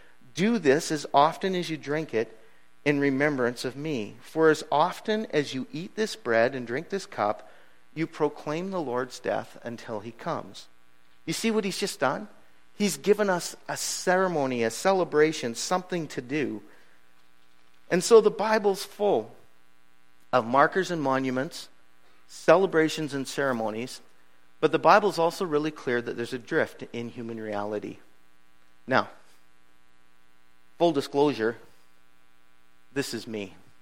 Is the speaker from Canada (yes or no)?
yes; Canada; I just became used to the fact that I'm Canadian